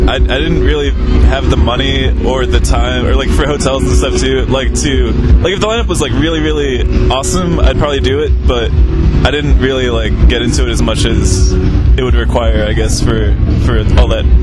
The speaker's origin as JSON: {"language": "English", "town": "Indianapolis", "region": "Indiana", "country": "United States", "said": "I'm from Indianapolis."}